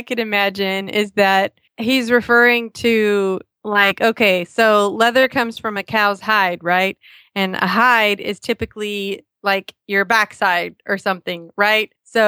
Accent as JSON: {"language": "English", "region": "the South", "country": "United States", "said": "I'm from the South for the most part. I mean, it's kind of Midwest South"}